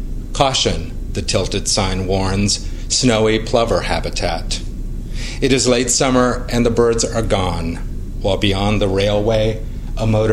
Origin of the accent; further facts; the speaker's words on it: California, United States; also born or lived in New York City; I grew up in California and touched a car like once in New York City, in 15 years in New York City, and I'm still not used to it.